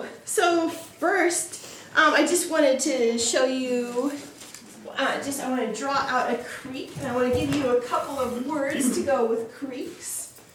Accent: Santa Cruz, California, United States; I'm from Santa Cruz, California.

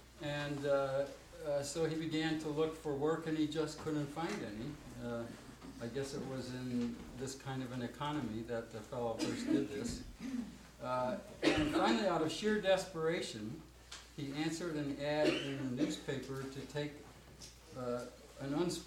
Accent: Valparaiso, Indiana, United States; I'm from Valparaiso, Indiana

